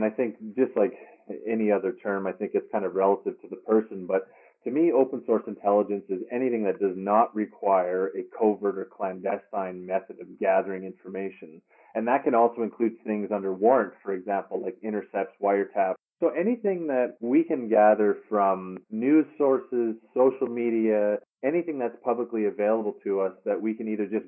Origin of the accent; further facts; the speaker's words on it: Canada; accent: Canadian; You can decipher my Canadian accent, which is good.